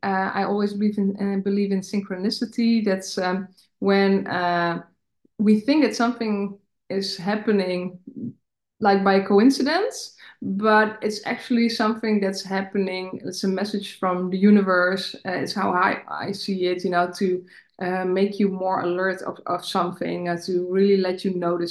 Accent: Netherlands; English is a second language; So I'm from the Netherlands

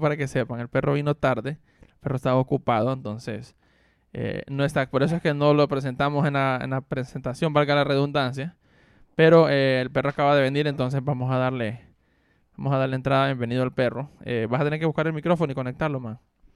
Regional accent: Honduras; Y entonces estamos siempre como buen hondureño.

